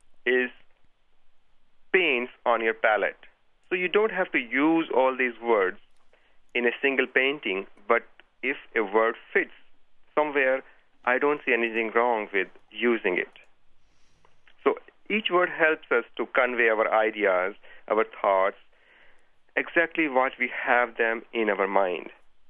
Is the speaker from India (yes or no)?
yes; India; I'm originally from India